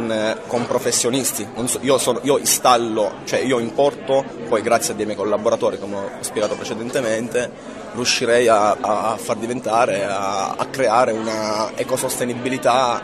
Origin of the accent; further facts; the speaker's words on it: Pescara, Abruzzo, Italy; Vengo da Pescara